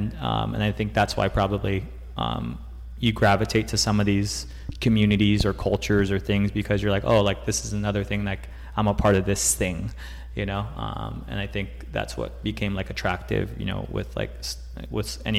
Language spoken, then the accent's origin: English; Guam; also born or lived in Riverside, United States; my parents are both from Guam, and I was born in like in Riverside in like Inland Empire, right? So it's like, I was born there and I was kind of like hanging out in basically like the sticks, right? Until I was like fourth grade or something. I moved to Guam when I was like 10